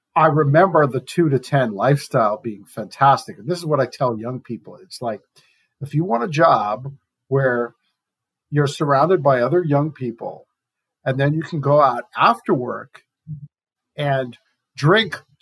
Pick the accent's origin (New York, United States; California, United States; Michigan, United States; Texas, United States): New York, United States; Brooklyn; I'm from Brooklyn, New York, and I run a voter registration organization.